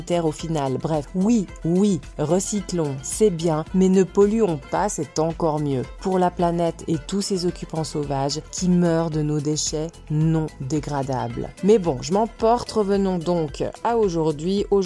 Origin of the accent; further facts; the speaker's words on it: Switzerland; en tant que Suissesse, je suis effarée de voir le temps qu'a mis la France à mettre en place un semblant de tri des déchets ménagers.